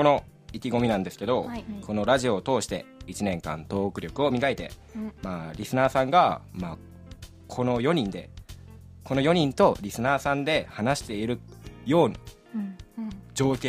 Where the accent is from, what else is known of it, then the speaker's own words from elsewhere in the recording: Higashiosaka, Osaka, Japan; 出身地は大阪府の東大阪市です。おってなるやん、うん、あの都会っぽいイメージやねんけど、うん、俺が住んでるところは奈良間近、